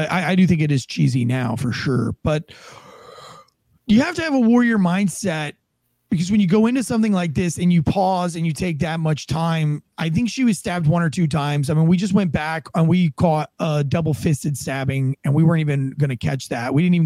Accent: Florida, United States; I don't like being cold. I'm from Florida.

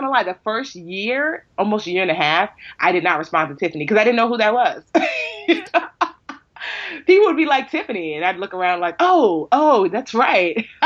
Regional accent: Nigeria; because I'm Nigerian

